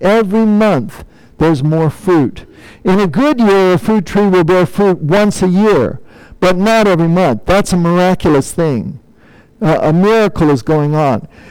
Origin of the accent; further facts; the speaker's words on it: Albuquerque, New Mexico, United States; I'm from Albuquerque, New Mexico